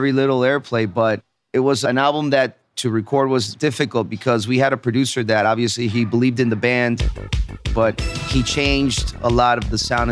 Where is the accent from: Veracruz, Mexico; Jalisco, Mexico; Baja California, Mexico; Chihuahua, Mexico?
Jalisco, Mexico; Guadalajara; English is a second language; We're from Guadalajara. In our case, Mexico City was like another country